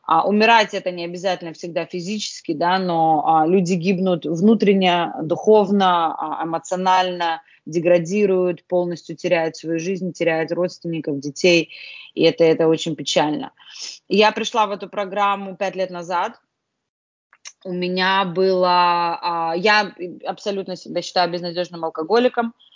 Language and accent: Russian; Lithuania; потому что я сама еще из Литвы